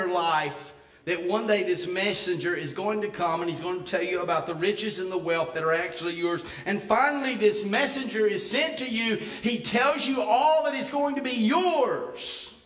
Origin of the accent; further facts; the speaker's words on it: Piedmont, Alabama, United States; I grew up little town in Alabama called Piedmont, Alabama.